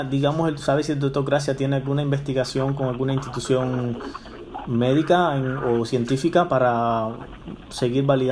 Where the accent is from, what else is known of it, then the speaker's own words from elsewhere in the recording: Cuba; No, ya sé que es de Cuba, soy cubano.